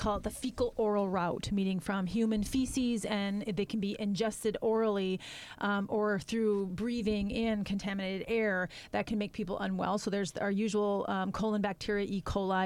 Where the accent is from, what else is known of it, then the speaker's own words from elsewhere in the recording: Minnesota, United States; I'm originally from Minnesota.